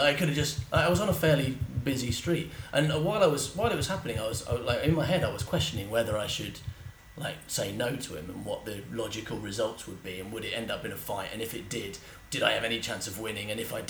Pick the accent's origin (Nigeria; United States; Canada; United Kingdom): United Kingdom; England; And I'm English, so I'm like, yeah, you've done terrible, things were terrible things.